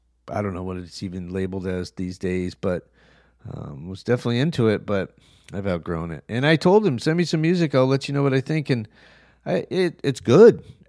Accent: Albuquerque, New Mexico, United States; Most of the concerts that I've seen, especially in my youth, was in Albuquerque, growing up in Albuquerque, going to the fairgrounds.

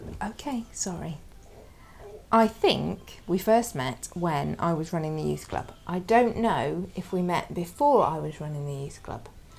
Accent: United Kingdom; How can something that's that core to our culture, our identity, everything to me as part of being British, how can it be dying?

